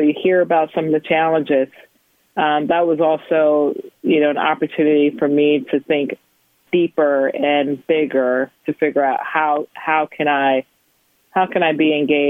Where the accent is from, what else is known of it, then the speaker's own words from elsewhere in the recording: Chicago, Illinois, United States; I grew up in Chicago, but also one that I engaged with here, the Harlem Junior Tennis and Education Program.